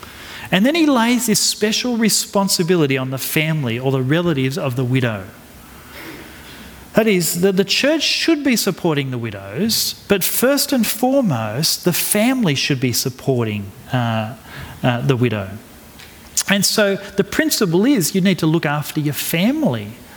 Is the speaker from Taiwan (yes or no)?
no; Australia; And although I'm a citizen of heaven as well, it does not excuse me from my duties of being an Australian citizen.